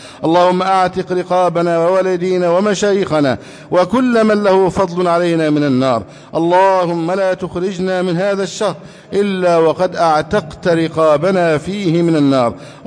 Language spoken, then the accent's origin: Arabic; Egypt